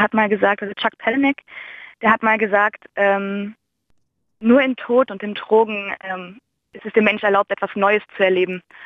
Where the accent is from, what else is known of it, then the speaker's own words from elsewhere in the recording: Frankfurt am Main, Hesse, Germany; Also die Sache ist, ich komme halt auch aus Frankfurt am Main.